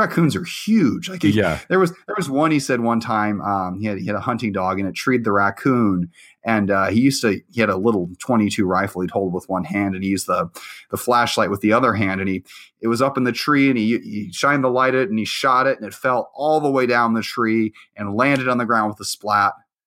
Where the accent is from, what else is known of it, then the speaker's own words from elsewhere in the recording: Iowa, United States; I was born in Iowa and I lived there till I lived on the farm for a few years, and then we lived in a college town.